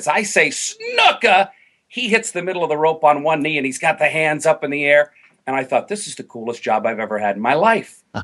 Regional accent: New England, United States; For me, as a kid growing up in New England, my all-time idol was Kurt Gowdy.

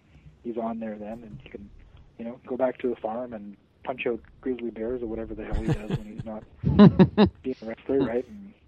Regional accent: Canada; more for me as a Canadian

